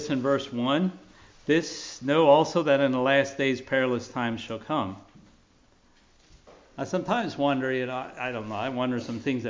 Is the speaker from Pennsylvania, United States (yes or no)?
yes; Pennsylvania, United States; I think about the neighborhood where I grew up in Lichty's Mennonite Church